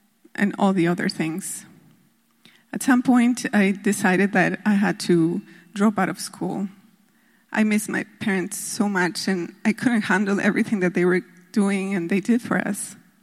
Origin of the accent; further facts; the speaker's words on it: Andean region, Ecuador; English is a second language; moved away; also born or lived in Spain; I am from the Andean region. They didn't send me to my town, but it didn't matter. I went to the mountains, and after a decade of being in Spain, I finally was in college, and I was going back to my country.